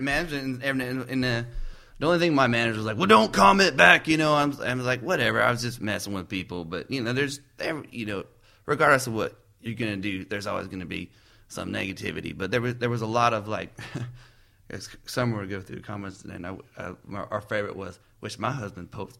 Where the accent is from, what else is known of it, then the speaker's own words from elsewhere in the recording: California, United States; We're both from California, and out west, you know, it's a whole different kind of thing out there. But I love the South too. So it's kind of, like I said, I grew up here too. So there's both worlds.